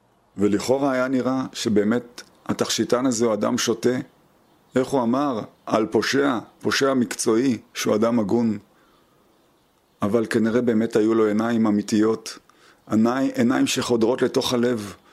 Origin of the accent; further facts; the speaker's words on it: Southern District, Israel; גדלתי בבית לא חרדי ולא חילוני, פר וכזה. באחד משובי הדרום, הבית שלנו היה פשוט מסורתי.